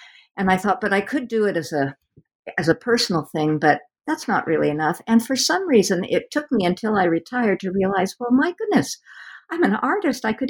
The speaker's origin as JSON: {"language": "English", "region": "West Coast", "country": "United States", "said": "since I'm from the West Coast and have had very little time to explore the eastern part of the country"}